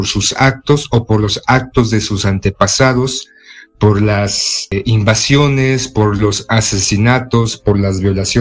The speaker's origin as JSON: {"language": "Spanish", "country": "Mexico", "said": "para todos aquellos que somos mexicanos es algo que nos interesa"}